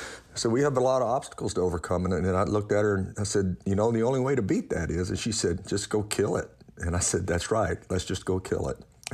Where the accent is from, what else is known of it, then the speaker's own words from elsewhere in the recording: Louisiana, United States; I grew up in Louisiana, remember, and sort of, you know, in a rural community, which was a beautiful and great community.